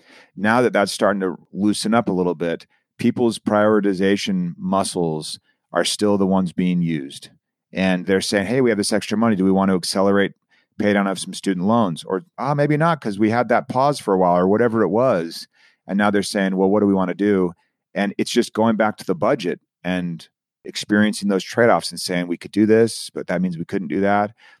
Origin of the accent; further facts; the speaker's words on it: Phoenix, Arizona, United States; I was born and raised in Phoenix.